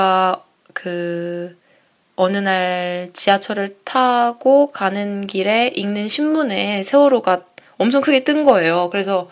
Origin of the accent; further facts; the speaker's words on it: South Korea; moved away; 초반에는 항상 한국에서 왔다고 이렇게 얘기를 하는데